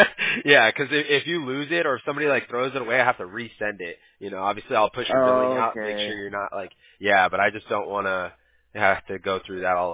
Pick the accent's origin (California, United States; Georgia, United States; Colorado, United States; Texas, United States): California, United States; Huntington Beach; Yeah, actually, I'm a Huntington Beach native, so I grew up in Surf City. I was a little surfer kid.